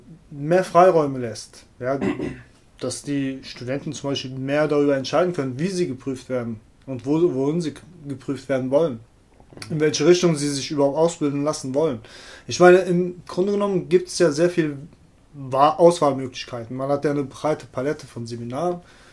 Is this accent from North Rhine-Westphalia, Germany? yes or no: no; Koblenz, Rhineland-Palatinate, Germany; Ich bin aus Koblenz.